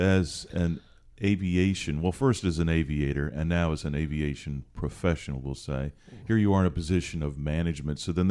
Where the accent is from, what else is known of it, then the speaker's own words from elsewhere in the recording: Seattle, Washington, United States; I mean, I'm from Seattle originally, okay?